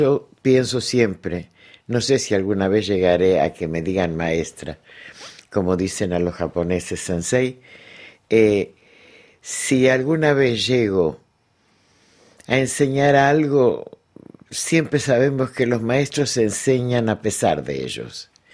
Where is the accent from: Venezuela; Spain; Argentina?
Argentina; cuando era pequeña, chica, como decíamos en Argentina